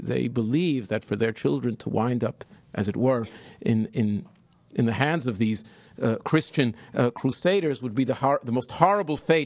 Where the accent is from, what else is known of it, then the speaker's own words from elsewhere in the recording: Israel; when I was growing up in Israel in high school